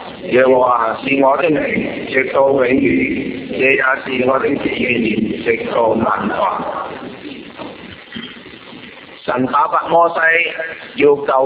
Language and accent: Cantonese; China; 所以我们中国人讲嘢呢在时间观念上面呢就不及得英国人